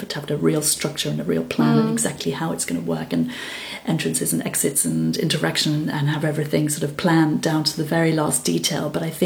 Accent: Wales, United Kingdom; because I was brought up in Wales, and we have a lot of music in our lives.

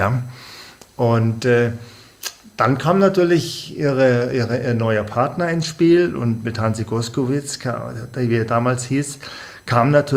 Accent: Bavaria, Germany

